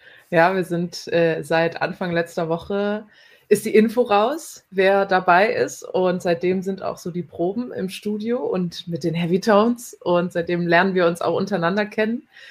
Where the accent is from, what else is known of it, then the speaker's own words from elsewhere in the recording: Solingen, North Rhine-Westphalia, Germany; Ich komme hier aus Solingen.